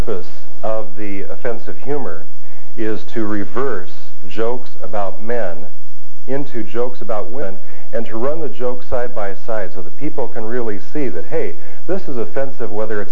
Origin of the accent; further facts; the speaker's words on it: United States; But well, maybe in Canada it's different. I don't know. I'm from the States.